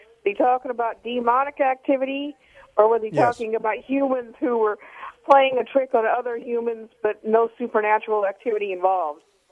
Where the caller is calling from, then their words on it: San Pablo, California, United States; I'm from San Pablo.